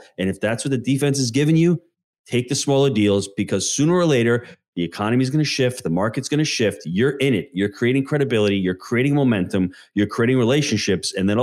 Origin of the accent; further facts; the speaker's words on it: New York, United States; I'm a New Yorker back then. You know, where's, you're a New Yorker, you know, the tri-state area.